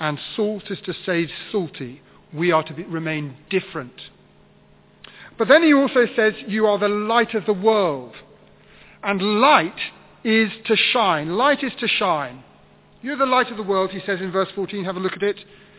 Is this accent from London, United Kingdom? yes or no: no; Cambridge, East of England, United Kingdom; I grew up in Cambridge. And Cambridge is on the edge of the Fens. It's as flat as a pancake round there.